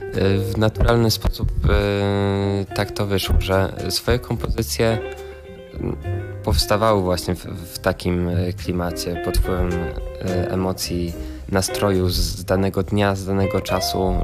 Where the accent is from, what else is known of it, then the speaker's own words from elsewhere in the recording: Żary, Lubusz Voivodeship, Poland; now in Wrocław, Poland; mój świat i muzyczny i życie prywatne przeniosło się do Wrocławia, natomiast pochodzę z Żar, to jest miejscowość w województwie lubuskim.